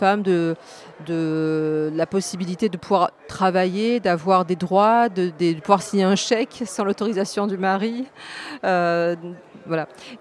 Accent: Marseille, Provence-Alpes-Côte d'Azur, France; parce que je suis de Marseille.

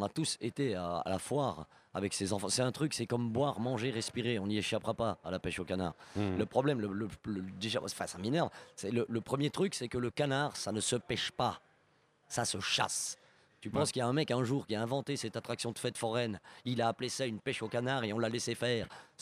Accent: Namur, Wallonia, Belgium; Mais on est plus bas, nous. Hein. On vient de Namur.

